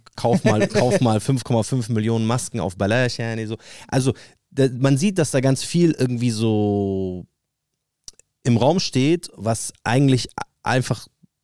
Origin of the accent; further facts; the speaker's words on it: Munich, Bavaria, Germany; now in Berlin, Germany; ich wohne jetzt gerade in Berlin, ich komme eigentlich aus München.